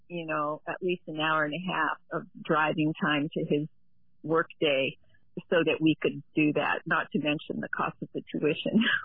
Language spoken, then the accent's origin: English; Canada; born there; I was born in Canada. My parents grew up in the Netherlands, and my father immigrated to Canada with his family before the war